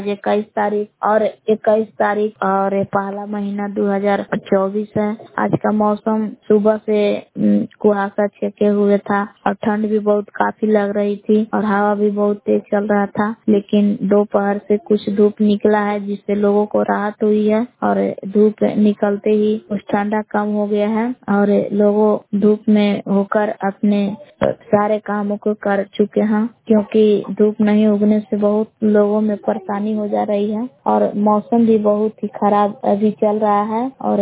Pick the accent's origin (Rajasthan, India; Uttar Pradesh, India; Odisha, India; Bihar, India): Bihar, India; Belaon; ग्राम बेलाव जिला कैमूर बबुआ के निवासी हूँ।